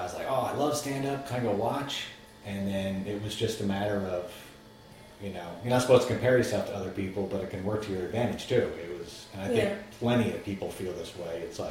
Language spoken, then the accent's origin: English; New Jersey, United States; New Jersey, yeah.